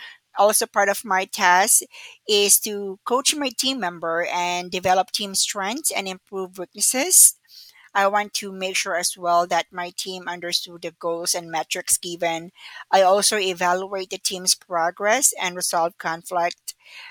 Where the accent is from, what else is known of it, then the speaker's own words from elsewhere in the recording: Davao City, Davao Region, Philippines; I'm from Davao City.